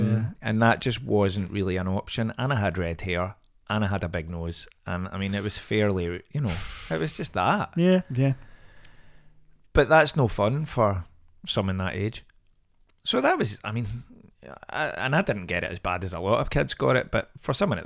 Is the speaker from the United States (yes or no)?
no; Pollokshields, Scotland, United Kingdom; until 7, 8 years old was happy as Larry. So I was born in Pollock Shields, and I went to Pollock Shields Primary and loved it.